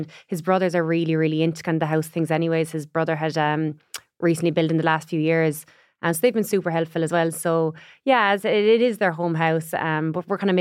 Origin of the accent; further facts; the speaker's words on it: Limerick, Munster, Ireland; I'm originally from Limerick.